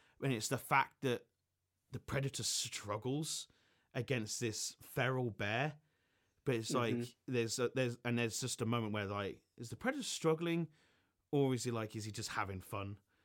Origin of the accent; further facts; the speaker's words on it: England, United Kingdom; which as an Englishman, I was just laughing